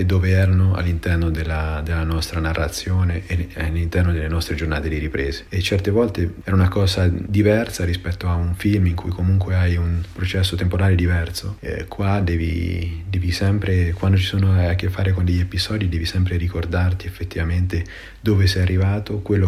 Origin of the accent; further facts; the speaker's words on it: Perugia, Umbria, Italy; E cosa ancora più importante, vengo da Perugia.